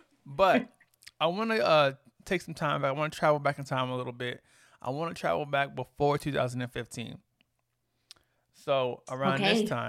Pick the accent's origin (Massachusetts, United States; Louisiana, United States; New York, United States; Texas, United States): Texas, United States; I'm from Texas, so like the Alabama